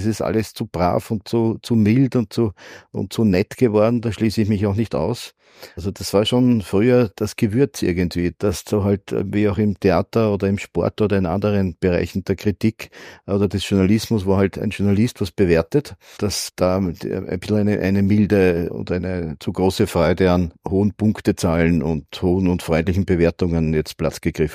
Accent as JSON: {"language": "German", "region": "Vienna", "country": "Austria", "said": "Bin ich ja in Wien, bin ja ein Wiener."}